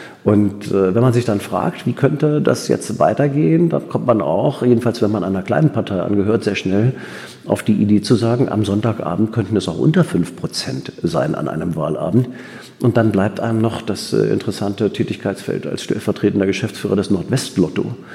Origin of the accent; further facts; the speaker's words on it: Berlin, Germany; Ich bin in Berlin geboren, groß geworden, zur Schule gegangen